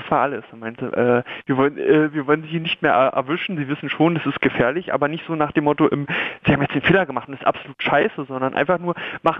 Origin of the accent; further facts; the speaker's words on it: Brandenburg, Germany; also born or lived in Bavaria; hauptsächlich Brandenburg, wo ich herkomme, und dann habe ich aber auch 5 Jahre meines Lebens in Bayern verbracht.